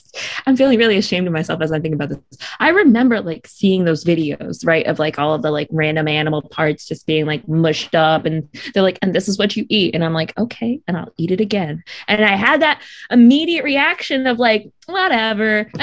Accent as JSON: {"language": "English", "country": "United States", "said": "I guess I have been numb to it, which is another big part of being American."}